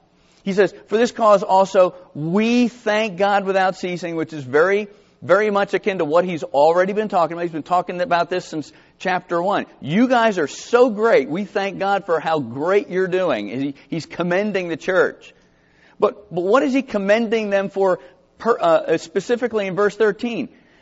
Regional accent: Georgia, United States; I grew up in South Georgia, and the way to say that is, if I were you, this is what I would do.

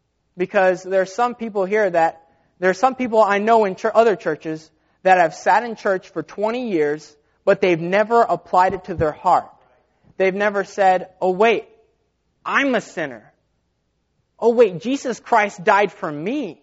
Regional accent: United States; born there; I am now a citizen of the United States whenever I was born in the United States.

